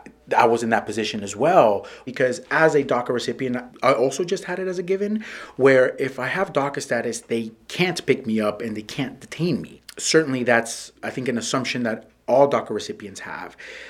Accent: California, United States; now in Washington, United States; I grew up in California as well. And we're both transplants to Washington.

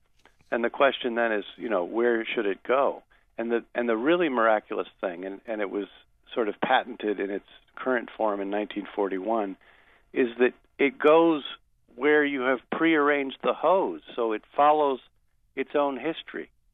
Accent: Rochester, New York, United States; Well, a traveling sprinkler is not as much needed in Maine or where I grew up in Rochester, New York, as in other places.

